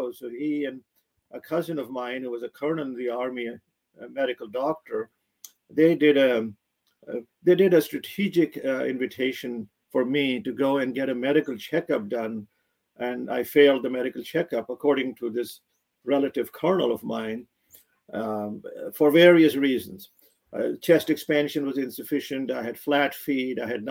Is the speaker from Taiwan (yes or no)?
no; Pakistan; moved away; That is correct. Yes, 1953, April 25th.